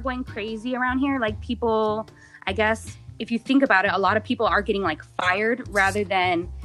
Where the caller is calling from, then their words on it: North Las Vegas, Nevada, United States; I'm calling from North Las Vegas, Nevada.